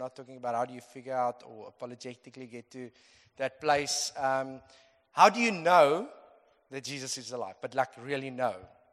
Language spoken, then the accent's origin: English; Rondebosch, Western Cape, South Africa; Juliet says I must say that I'm from Rondebosch. So I'm not too far.